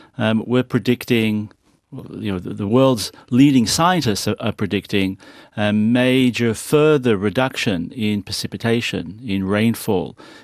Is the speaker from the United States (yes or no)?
no; Israel; And, I come from Israel, which is a world leader in water issues.